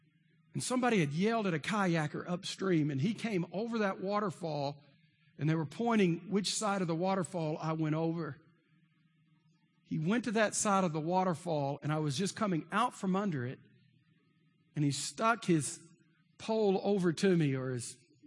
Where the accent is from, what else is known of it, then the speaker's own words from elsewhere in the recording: Texas, United States; I'm from Texas, guys. You know how we Texans are. We don't quit.